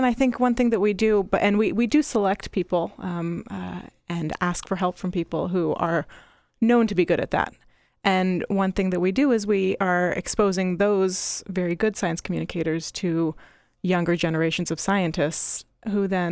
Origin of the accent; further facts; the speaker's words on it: Washington, District of Columbia, United States; I grew up in Washington, D.C., and I visited a lot of museums